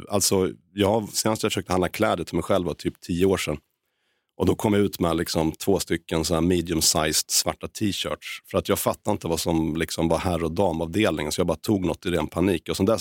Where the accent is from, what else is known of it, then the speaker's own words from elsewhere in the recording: Västerås, Västmanland County, Sweden; Så för det första så är jag inte från Haparanda. Jag är uppväxt i Västerås.